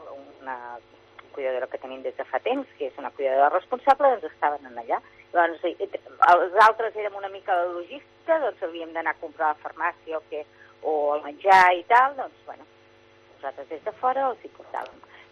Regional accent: Catalonia, Spain; jo soc veterinària de professió, jo soc del Vallès, el que passa és que he treballat tota la meva vida aquí a Girona, com a veterinària.

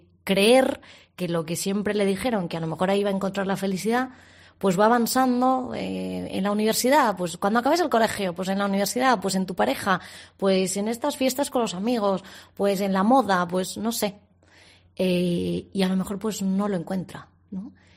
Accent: Alzira, Valencian Community, Spain; moved away as an adult; now in Chile; soy de Valencia, de una ciudad que se llama Alsira, en Valencia. Tengo 33 años y a los 21 me fui de mi tierra por una beca que me dieron en la universidad, que estudié en la Universidad de Valencia, y llegué a Chile en el año 2010

